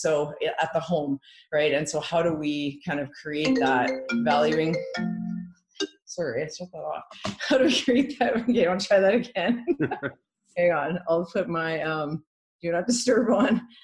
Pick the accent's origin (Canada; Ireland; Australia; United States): Canada; Edmonton, Alberta; I grew up in Edmonton, Alberta.